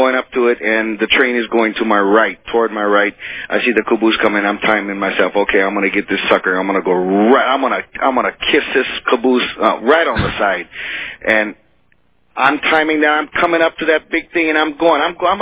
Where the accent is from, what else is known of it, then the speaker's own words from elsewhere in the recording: Japan; now in Hawaii, United States; from calling from Hawaii. And as a child, I was raised in Japan as a missionary kid. And we lived about a quarter mile from the railroad tracks.